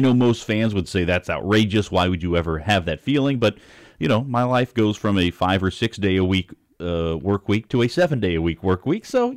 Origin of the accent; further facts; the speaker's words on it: Kansas City, Missouri, United States; And growing up in Kansas City, listening to Denny Matthews